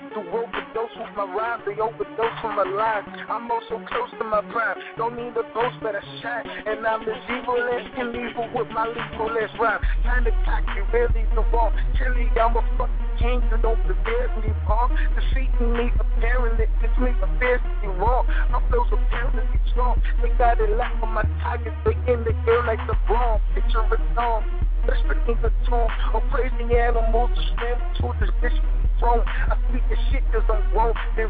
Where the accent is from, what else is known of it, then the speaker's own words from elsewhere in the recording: New York, United States; Uptown all day, though. I'm from New York.